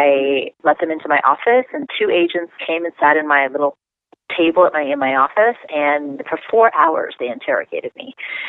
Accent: Miami, Florida, United States; So I come from a family of Indian origin, and I grew up in Miami, Florida.

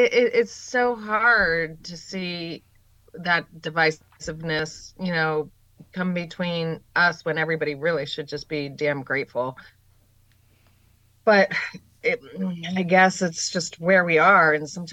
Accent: United States; I feel like as an American, you know, everybody's got commentary

